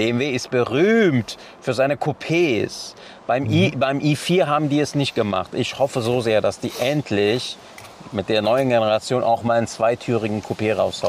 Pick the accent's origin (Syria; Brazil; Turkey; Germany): Turkey; So, als Türke muss das gesagt werden.